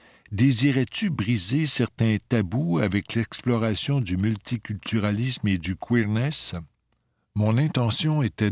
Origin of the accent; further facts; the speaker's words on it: Montreal, Quebec, Canada; now in Los Angeles, United States; Ville où tu as grandi, tu as tout à fait raison. Quand je suis déménagé à Los Angeles en 2014, Montréal me manquait terriblement.